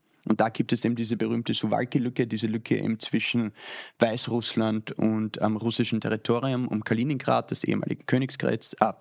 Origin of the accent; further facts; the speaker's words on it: Austria; wie man bei uns in Österreich sagen würde